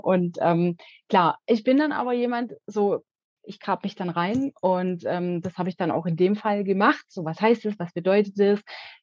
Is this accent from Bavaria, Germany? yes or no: no; Baden-Württemberg, Germany; Ich komme aus dem Schwabenland, ja.